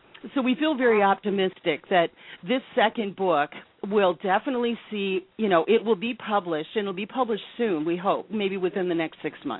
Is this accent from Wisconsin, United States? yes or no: yes; Wisconsin, United States; moved away as an adult; I fortunately had the brilliant idea to go to a judge in my hometown, and this was shortly before I was moving away to Washington State.